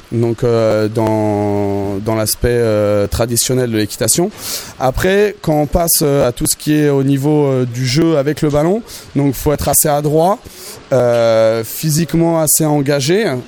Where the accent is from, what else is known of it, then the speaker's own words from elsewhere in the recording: France; en plus on est français à domicile